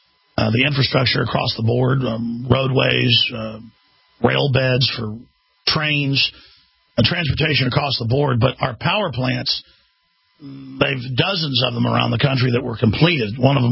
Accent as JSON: {"language": "English", "town": "Dallas", "region": "Texas", "country": "United States", "tie": "born there", "said": "And I've been going to Luby's since I was knee-high to a grasshopper, since I was born in Dallas, Texas."}